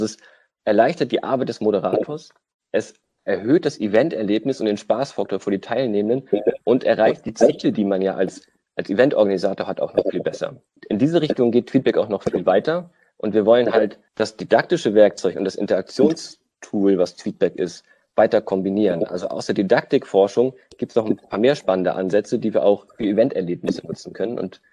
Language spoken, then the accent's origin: German; Schleswig-Holstein, Germany; born there; now in Rostock, Germany; Ich bin gebürtig Schleswig-Holsteiner und hier zum Studium hergekommen, im Land zum Leben, dann auch sogar hier geblieben